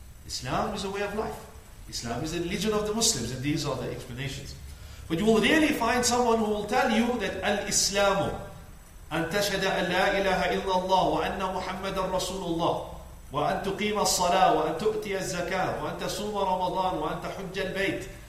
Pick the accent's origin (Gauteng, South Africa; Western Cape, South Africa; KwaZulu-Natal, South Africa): Western Cape, South Africa; Cape Town; in South Africa, I'm from Cape Town, we grow up in Muslim homes.